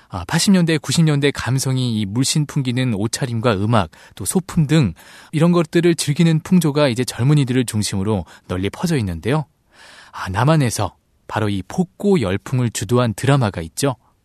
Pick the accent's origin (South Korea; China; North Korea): South Korea; Seoul; 저는 따뜻한 서울 남자